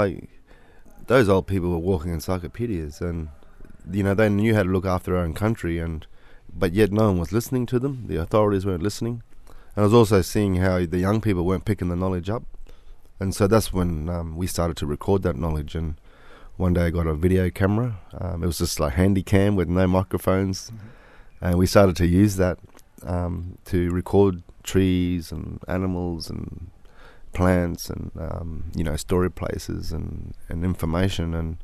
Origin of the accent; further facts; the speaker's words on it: Coranda, Queensland, Australia; even in my local hometown of Coranda, that's my hometown where I grew up.